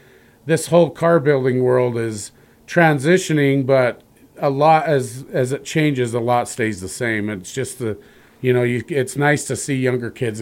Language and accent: English; Helper, Utah, United States; growing up in Helper, we've attended every year.